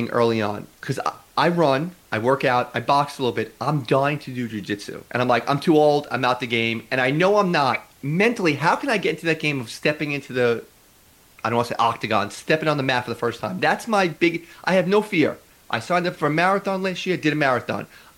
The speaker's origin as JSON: {"language": "English", "region": "New York", "country": "United States", "tie": "born or raised there", "said": "I'm born and raised in New York."}